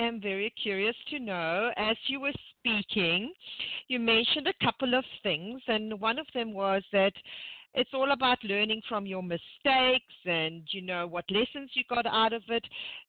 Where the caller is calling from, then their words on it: Temecula, California, United States; Nick, I'm phoning from Temecula, Southern California.